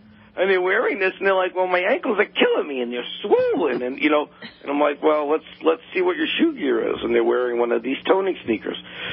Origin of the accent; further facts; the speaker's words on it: Queens, New York, United States; I was born and raised in Flushing, Queens.